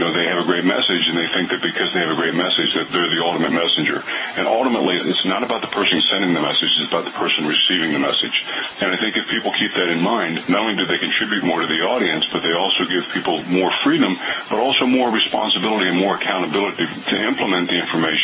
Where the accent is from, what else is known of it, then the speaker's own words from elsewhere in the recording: York, Pennsylvania, United States; I grew up in York, Pennsylvania.